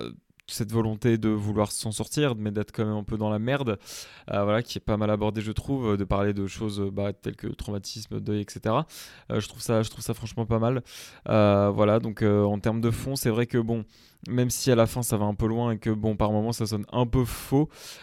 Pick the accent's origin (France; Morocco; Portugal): Portugal; Et puis, je suis portugais, donc au Brésil, ça parle portugais.